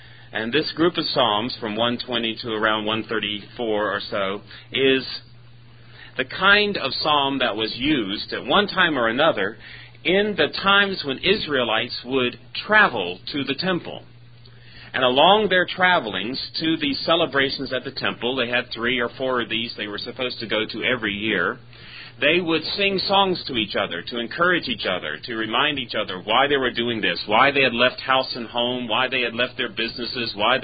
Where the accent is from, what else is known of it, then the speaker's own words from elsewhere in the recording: Roanoke, Virginia, United States; I grew up in Roanoke, Virginia, which is in the shadow, is a 50-mile shadow of Jerry Falwell's Liberty Baptist Church.